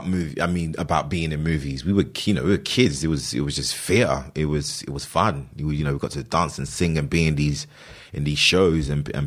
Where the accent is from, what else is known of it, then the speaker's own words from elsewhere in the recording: London, United Kingdom; I was born and raised in London.